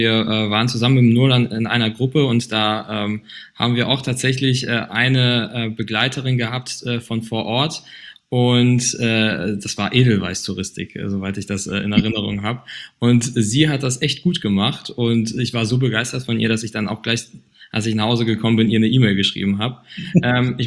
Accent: Saxony, Germany; Ich komme ja aus Sachsen und die ja auch.

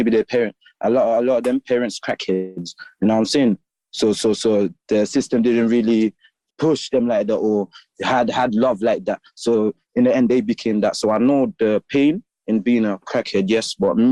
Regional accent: Gambia; Again, me, I come from Gambia with pride.

